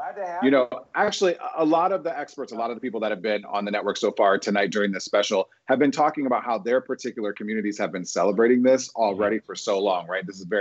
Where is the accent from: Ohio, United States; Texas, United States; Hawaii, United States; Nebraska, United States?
Nebraska, United States; But something about my being biracial, growing up in Nebraska, having half of me understanding sort of like white culture, white Midwest Protestant culture, there is a lot of privilege to that.